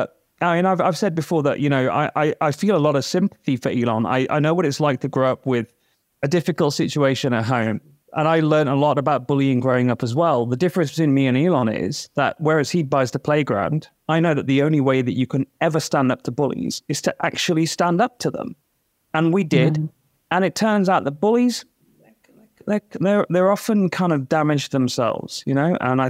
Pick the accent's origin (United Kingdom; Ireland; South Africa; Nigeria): United Kingdom; now in Washington, D.C., United States; I'm British by origin, even though I live in Washington, D.C.